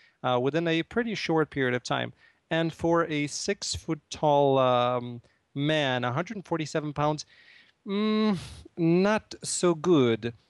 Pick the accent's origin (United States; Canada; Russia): Russia; I grew up in Russia, where the staple of nutrition was potato and chicken